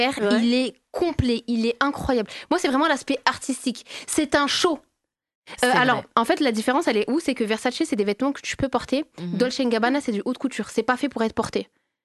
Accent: Italy; Je suis italienne

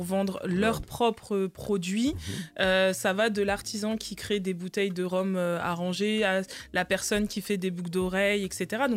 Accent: Martinique; moi, je suis martiniquaise dans les veines. Mais mon cœur est aussi guadeloupéen parce que mon beau-père est guadeloupéen et qui m'a élevé et que ça fait partie de moi.

